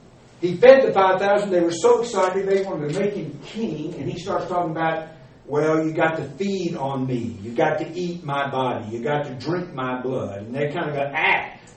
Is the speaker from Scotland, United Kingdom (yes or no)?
yes; Scotland, United Kingdom; My God, I'm Scottish.